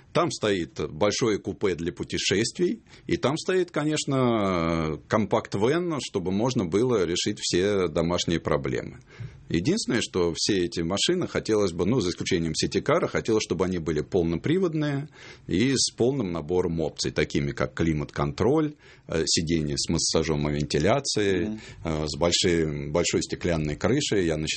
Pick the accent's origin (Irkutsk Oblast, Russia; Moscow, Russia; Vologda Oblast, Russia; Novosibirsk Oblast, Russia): Moscow, Russia; я москвич, я родился, вырос в этом городе.